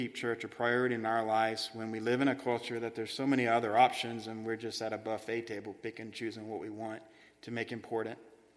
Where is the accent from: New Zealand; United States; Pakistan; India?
United States; Midland, Texas; The relationships that happen is not just because I grew up in Midland, Texas